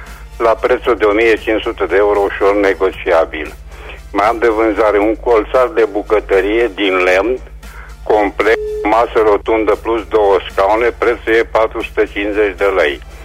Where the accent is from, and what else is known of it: Reșița, Caraș-Severin, Romania